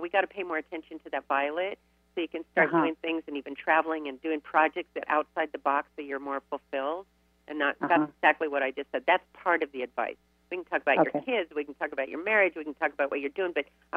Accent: Riverside, California, United States; You know, I grew up in Riverside.

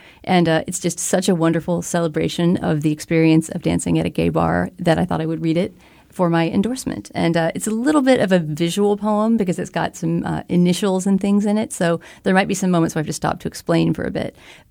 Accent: Texas, United States; I'm from Texas and have never had a Texas accent. And I think one of the first things that people almost always say to me when they hear I'm from Texas is, but you don't have a Texas accent.

